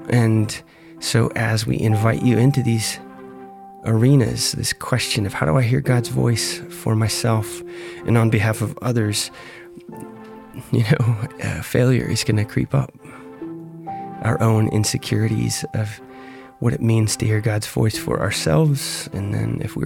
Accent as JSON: {"language": "English", "region": "Illinois", "country": "United States", "tie": "born or raised there", "said": "both again at the farm where I grew up in Illinois"}